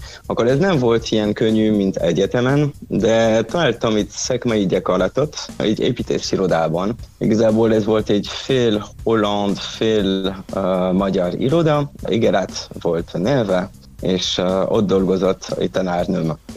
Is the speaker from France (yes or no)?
yes; Hauts-de-France, France; Hungarian is a second language; moved away as an adult; now in Hungary; Igen, akkor északi Franciaországból jöttem. Kisvárosból, Saint-Quentin-en-Yvelines, ez a Belgium határnál. És tanultam építészetet északi Franciaországban is, Lille-ben